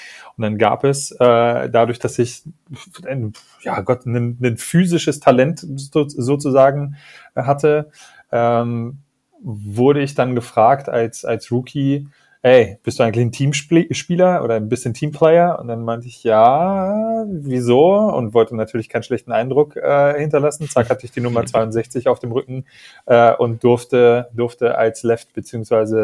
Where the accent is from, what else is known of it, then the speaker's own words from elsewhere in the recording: Hanover, Lower Saxony, Germany; born there; now in Braunschweig, Germany; ich bin gebürtiger Hannoveraner, darf man als in Braunschweig Wohnender oder Lebender immer nur so mit vorgehaltener Hand sagen, dass man aus der anderen Stadt da kommt.